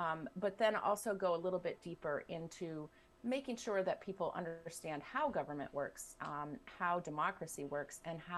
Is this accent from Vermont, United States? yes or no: yes; Bradford, Vermont, United States; also born or lived in Corinth; I grew up in Corinth and Bradford, graduated from Oxbow High School here in Bradford. Went to the University of Vermont, and then came back to the Upper Valley to get my teaching certificate